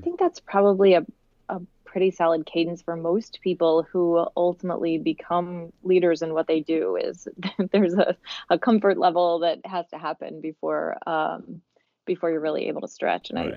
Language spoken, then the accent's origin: English; Cincinnati, Ohio, United States; Absolutely lovely place to grow up.